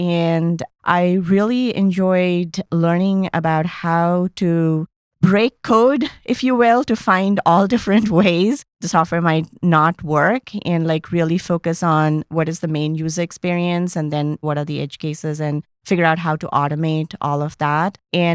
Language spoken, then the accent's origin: English; India; now in United States; when I was growing up in India, I traveled a lot by public transport